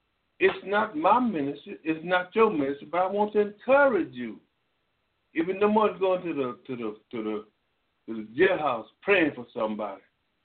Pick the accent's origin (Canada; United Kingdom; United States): United States; Bryan, Texas; Now, in my hometown, Bryan, Texas, I believe when I first met the Lord Jesus Christ on McElroy Street, when I first met him at 9 years old